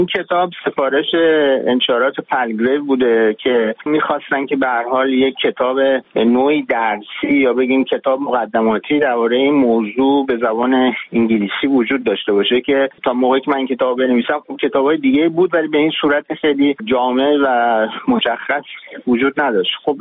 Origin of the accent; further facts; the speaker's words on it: Tehran, Tehran Province, Iran; نسل خودم، نسلی است که در دوران پهلوی دوم بزرگ شده، فرض کنین در یک شهر تهرانی که تمیز بوده، کم جمعیت بوده، آلودگی هوا نبوده، آسمان آبی بوده،